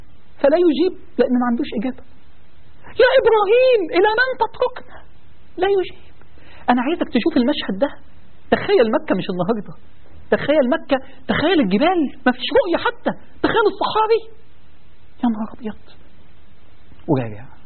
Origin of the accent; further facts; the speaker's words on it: Egypt; يعني احنا نفرح ونعتز كمصريين جدا